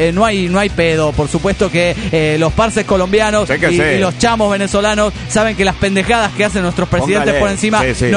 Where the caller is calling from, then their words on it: Trelew, Chubut, Argentina; de Trelew, Chubut, República Argentina.